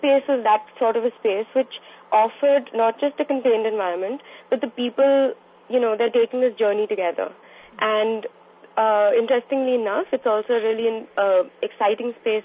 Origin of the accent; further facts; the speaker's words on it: Delhi, India; Well, for starters, I am from Delhi